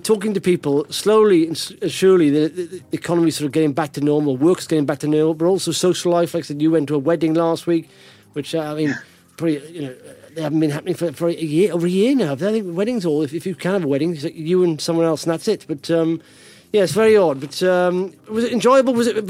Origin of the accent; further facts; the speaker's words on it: Wales, United Kingdom; I also watch, because I'm Welsh, this young Welsh and successful as young business people